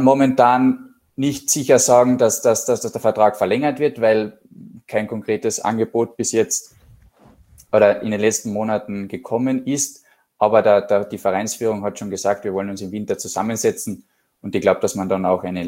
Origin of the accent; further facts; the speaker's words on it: Klagenfurt, Carinthia, Austria; Ja, ich fühle mich, wie gesagt, pudelwohl in Klagenfurt. Ich komme aus Klagenfurt.